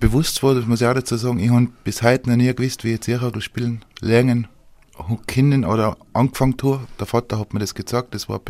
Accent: Schwendau, Tyrol, Austria; ich bin ein gebürtiger Schwendacher, so wie wir sagen, in Zillertal. Und da ganz normale bäuerlichen Verhältnissen aufgewachsen. Mama aus einem Bauernhof, Vater aus einem Bauernhof. Und wie man zu meiner Generation, ich bin ein 80er, ich habe zwei Geschwister

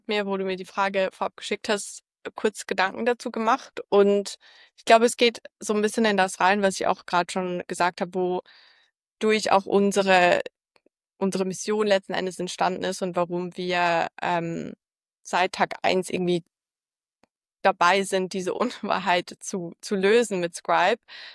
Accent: Zurich, Switzerland; now in Berlin, Germany; Ich bin ursprünglich aus Zürich, wohne jetzt in Berlin

